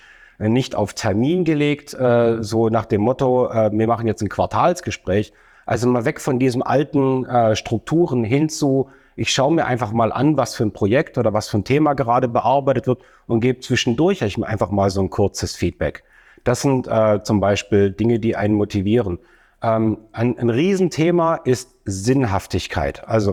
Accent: Stuttgart, Baden-Württemberg, Germany; ich bin Unternehmer, komme aus der wunderschönen Stadt Stuttgart.

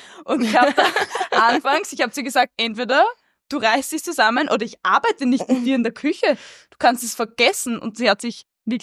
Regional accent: Styria, Austria; Ich bin in der Steiermark aufgewachsen am Land

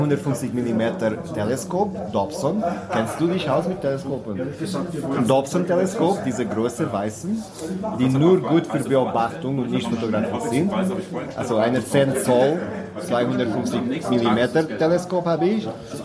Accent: Portugal; German is a second language; ich komme aus Portugal.

